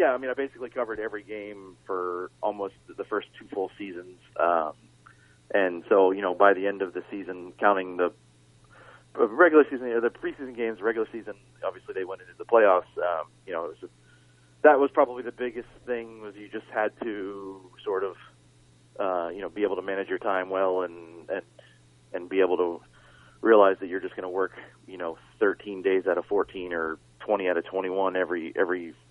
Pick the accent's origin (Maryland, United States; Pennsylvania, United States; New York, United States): Pennsylvania, United States; Pittsburgh; and I grew up in Pittsburgh